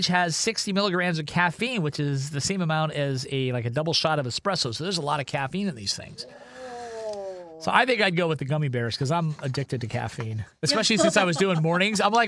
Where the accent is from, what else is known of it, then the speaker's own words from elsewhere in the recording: Ohio, United States; now in Seattle, United States; I'm born and raised in Ohio, I'm a big Pittsburgh Steelers fan